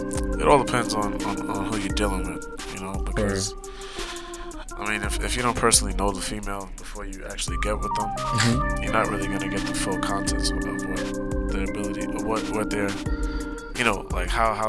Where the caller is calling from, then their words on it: Canarsie, New York, United States; I'm calling from Canarsie.